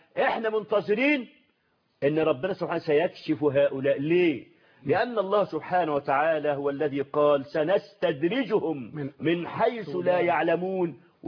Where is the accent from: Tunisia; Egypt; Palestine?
Egypt